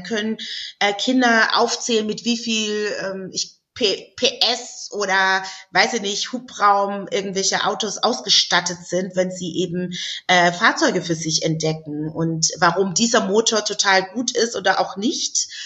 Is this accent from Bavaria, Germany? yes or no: no; Stuttgart, Baden-Württemberg, Germany; ich komme ja aus Stuttgart